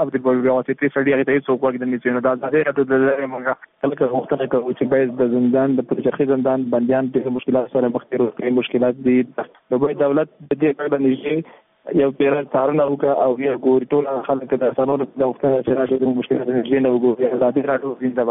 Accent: Afghanistan; مونږ هم د افغانستان بچیان یو

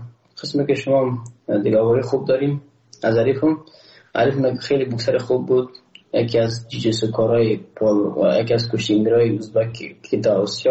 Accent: Afghanistan; ما یک افغان هستم

